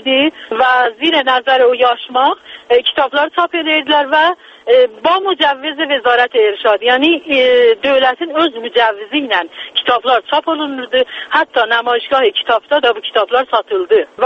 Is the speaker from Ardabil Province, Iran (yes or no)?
no; Tabriz, East Azerbaijan, Iran; fəqat Təbrizliyəm.